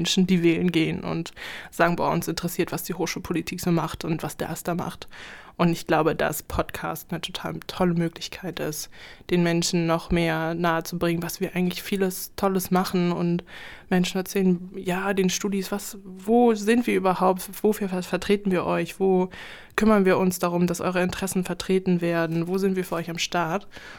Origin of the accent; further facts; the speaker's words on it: Schleswig-Holstein, Germany; ich bin hier in Schleswig-Holstein aufgewachsen und dann zum Bachelor weggezogen, aber dann habe ich das einfach hier so krass vermisst und mich zurückgekommen zum Master